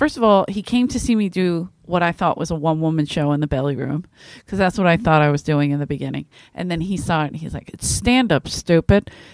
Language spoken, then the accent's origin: English; Philadelphia, Pennsylvania, United States; In New York, as soon as I came out and said, I'm from Philadelphia.